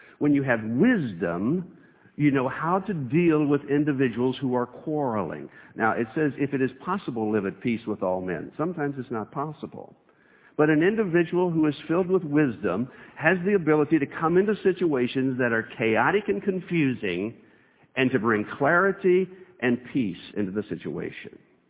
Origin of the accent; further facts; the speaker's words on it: Kentucky, United States; Prudence means to use caution, or when we grew up in Kentucky, it was just common, ordinary horse sense.